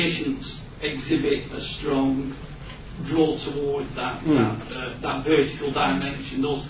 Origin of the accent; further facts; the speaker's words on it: England, United Kingdom; from England.